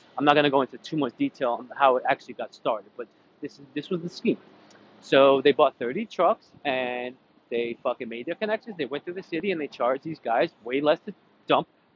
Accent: New Jersey, United States; Not small town, the city I grew up in North Jersey.

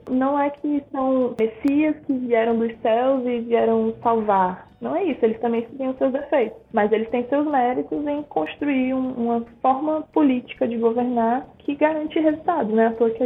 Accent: Sobral, Ceará, Brazil; moved away; nem todas as cidades eram tão incríveis quanto Sobral quando eu saí de Sobral. Lá eu tinha muito mais acesso à cidade, até pelo fato de ser uma cidade pequena comparada a Fortaleza.

